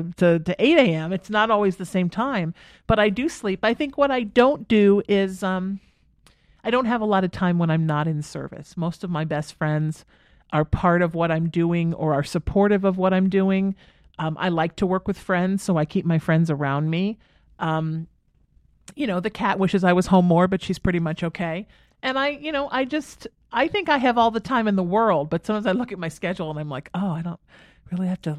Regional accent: Ireland; And also, I'm Irish, so St. Bridget a lot.

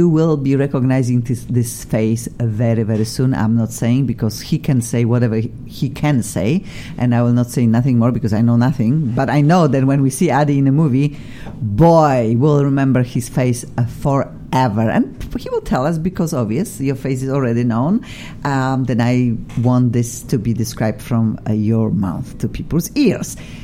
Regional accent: Poland; English is a second language; I am from Poland and my two guests, they need to just tell us where they are from.

